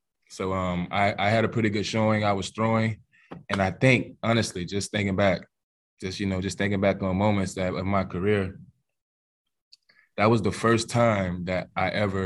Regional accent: Florida, United States; Like, I mean, we're all athletes from South Florida.

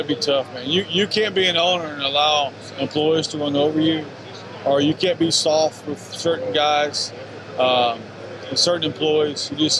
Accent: Texas, United States; I am from Texas. We love tequila.

